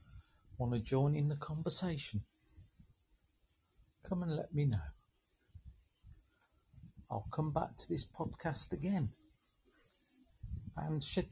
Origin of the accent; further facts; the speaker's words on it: England, United Kingdom; now in Brazil; I'm an Englishman in Brazil.